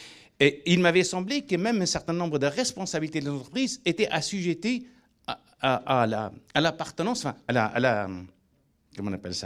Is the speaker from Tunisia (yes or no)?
yes; Tunisia; now in France; j'appartiens à deux pays, donc mon pays d'origine, la Tunisie, et mon pays d'adoption, la France